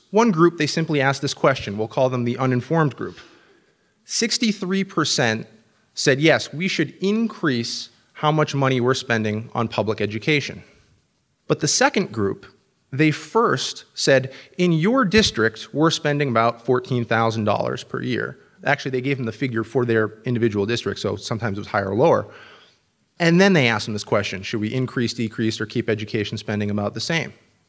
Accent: New Hampshire, United States; This is a tactic that's been tried in a number of states, including my home state of New Hampshire.

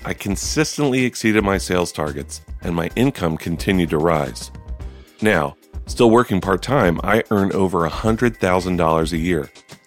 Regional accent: Utah, United States; from Utah.

